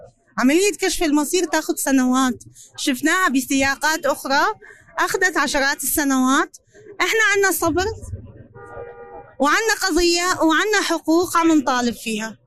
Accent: Syria; طموحاتنا كلنا كسوريين وكعائلات ضحايا

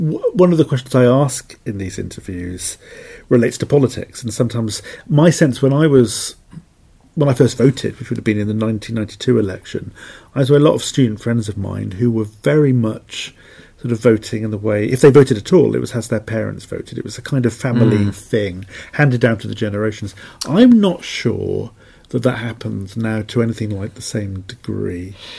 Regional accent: Cardiff, Wales, United Kingdom; where I used to live when I grew up in Cardiff.

